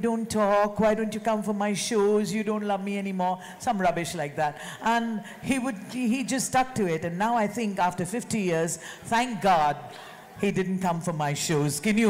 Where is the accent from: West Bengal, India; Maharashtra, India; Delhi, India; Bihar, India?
Maharashtra, India; Mumbai; I grew up in Bombay